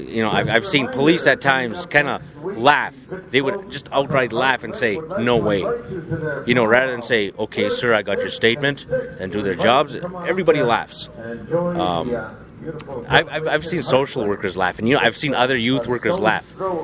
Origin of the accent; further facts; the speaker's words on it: Alberta, Canada; I'm from the Paul First Nation west of Edmonton, about 40 minutes.